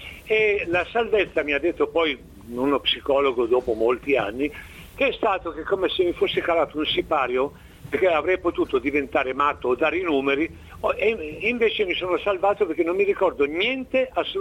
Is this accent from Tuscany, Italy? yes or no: yes; Florence, Tuscany, Italy; born there; io sono nato a Firenze